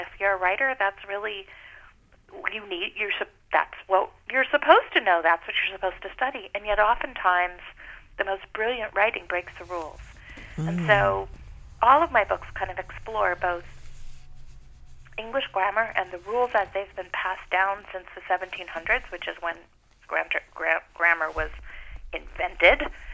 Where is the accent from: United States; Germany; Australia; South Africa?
United States; Hawaii; I grew up in Hawaii. So if you can imagine, I was born in a little sugar plantation town out on the north shore of Oahu. That's as far away from Honolulu as you can get.